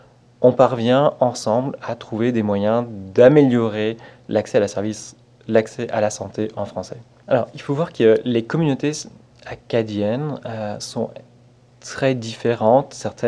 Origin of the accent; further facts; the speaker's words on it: Brittany, France; now in Canada; Je viens de Bretagne, donc, qui est la région tout à l'ouest de la France, qui est elle aussi baignée par l'océan et qui ressemble beaucoup à la Nouvelle-Écosse dans sa culture, dans ses paysages.